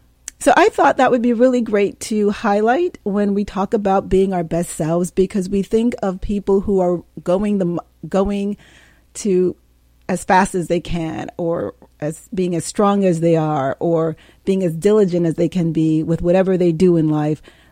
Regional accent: Hudson, New York, United States; I grew up in Hudson, and I remember when it was a block party on Columbia Street.

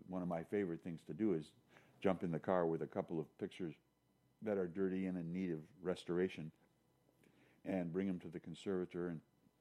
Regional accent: Minnesota, United States; I had been in the Midwest originally. I'm from Minnesota.

